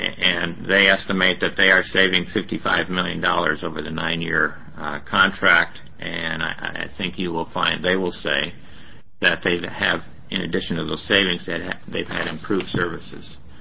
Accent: Sacramento, California, United States; I'm from Sacramento, California

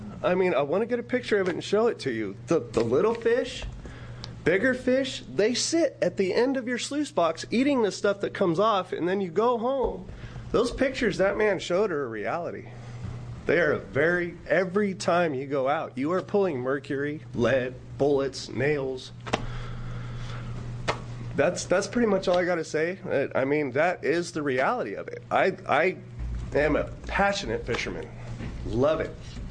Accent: Grants Pass, Oregon, United States; also born or lived in California; I'm from Grants Pass, Oregon. I have been an avid steelhead salmon fisherman my whole life. My mom was into gold mining when I was a kid when we lived in California. I moved here about 7 years ago.

